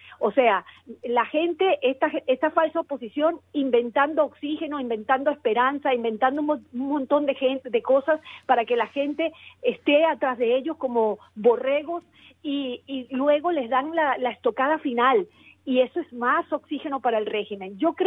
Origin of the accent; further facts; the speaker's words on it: Venezuela; soy venezolana y la verdad es que el tiempo en Venezuela se cuenta en vidas perdidas